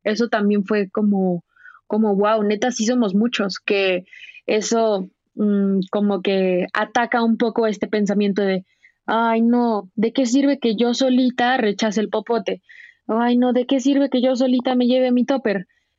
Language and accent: Spanish; Mexico; todas estas cosas que normalmente como mexicanos hacemos